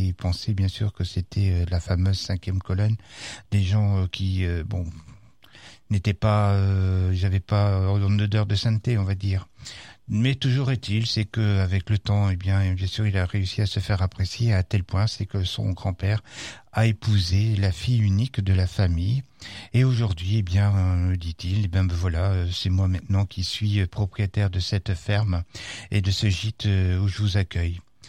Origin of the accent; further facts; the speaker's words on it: Lille, Hauts-de-France, France; « Ah, mais vous êtes belge ?»« Non, pas tout à fait, nous on vient de Lille. »